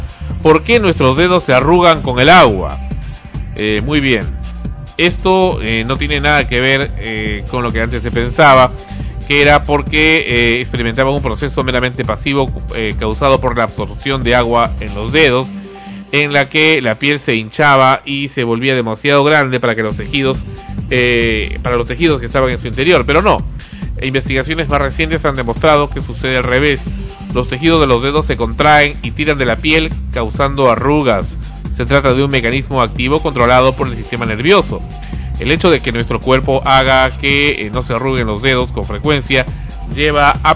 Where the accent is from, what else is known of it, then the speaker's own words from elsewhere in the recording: Peru; Me siento hasta ofendido como peruano.